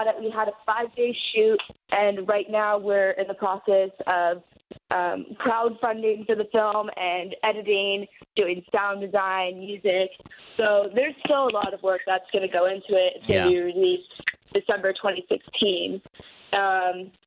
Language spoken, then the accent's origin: English; California, United States; now in New York, United States; I am a California listener. I'm from the Bay Area, but I go to school in New York.